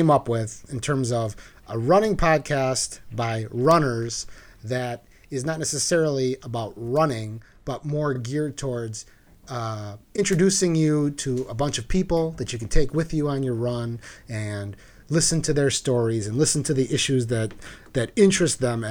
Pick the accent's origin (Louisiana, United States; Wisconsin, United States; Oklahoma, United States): Wisconsin, United States; Milwaukee; now in Chicago, United States; I ran with Fleet Feet for a while here in Chicago, born and raised in Milwaukee, moved to Chicago